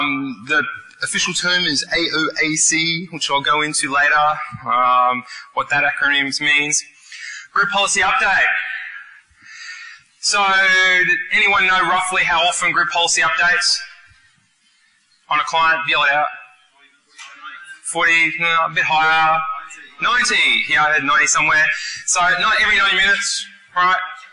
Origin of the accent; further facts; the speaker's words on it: Brisbane, Queensland, Australia; I am from Australia, from Brisbane, so I've come across the ditch here to come here to present to you guys.